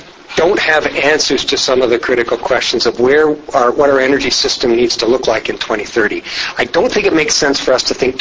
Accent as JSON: {"language": "English", "country": "Canada", "said": "And I have very same concerns as a Canadian about the nature of those negotiations"}